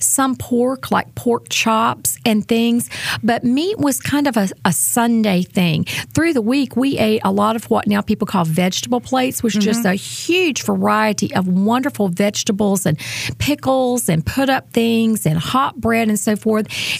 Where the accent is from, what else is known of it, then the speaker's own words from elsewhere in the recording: North Carolina, United States; Exactly. I grew up in Watauga County, which is where Boone is, where Appalachian State University is.